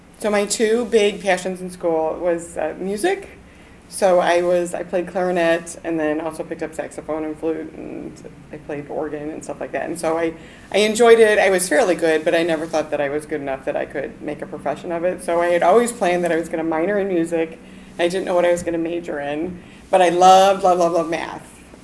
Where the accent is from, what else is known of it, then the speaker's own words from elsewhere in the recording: Middleburg Heights, Ohio, United States; So I was born in Middlebrook Heights, Ohio, which is a suburb of Cleveland, Ohio, and born and raised there in the same area. My family's still all back there.